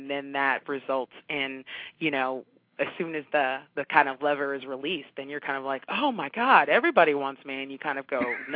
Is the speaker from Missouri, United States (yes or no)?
no; Diamond Bar, California, United States; Well, I'm hoping to get out to Los Angeles again because I grew up in Diamond Bar.